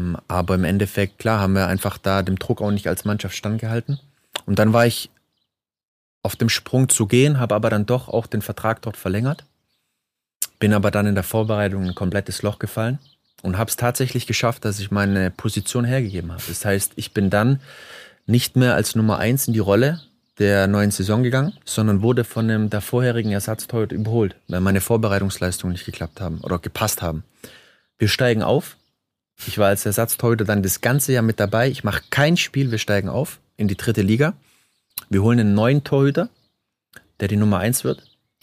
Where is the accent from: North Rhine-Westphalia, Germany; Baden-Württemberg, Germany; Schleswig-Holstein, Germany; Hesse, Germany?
Baden-Württemberg, Germany; was ich natürlich mir auch als Schwabe nie ausgemalt habe, mal eine Frau aus dem Norden kennenzulernen und auch zu heiraten.